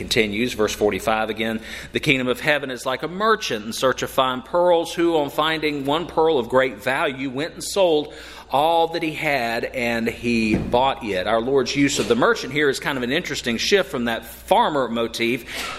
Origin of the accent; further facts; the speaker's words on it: Rock Hill, South Carolina, United States; I know, growing up in Rock Hill, I would hear tales